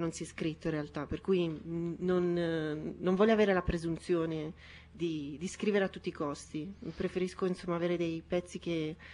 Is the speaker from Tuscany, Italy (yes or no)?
no; Torremaggiore, Apulia, Italy; born there; io sono un ragazzo normalissimo, ho 24 anni e sono nato a Torre Maggiore in provincia di Foggia.